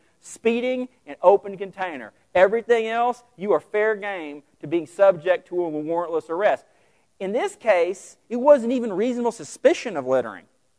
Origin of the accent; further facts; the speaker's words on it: Vernon, Texas, United States; I'm from Vernon, Texas. We don't have a lot of sky rises in Wilbarger County.